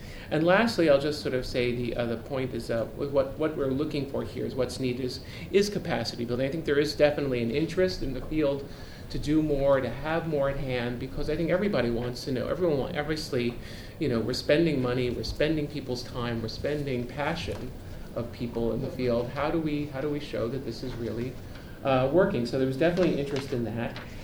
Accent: New York, United States; So I'll talk very quickly now, because I'm a New Yorker native.

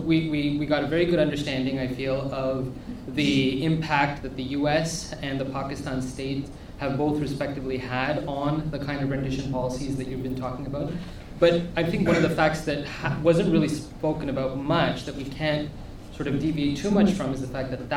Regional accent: Canada; So being a Canadian, having worked on the Commission of Inquiry into Meher Arar

